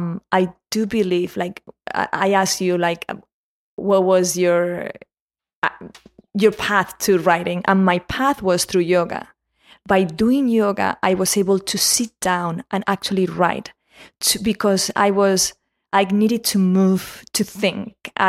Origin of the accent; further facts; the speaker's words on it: Spain; In Spain, I'm from Spain, same thing happened.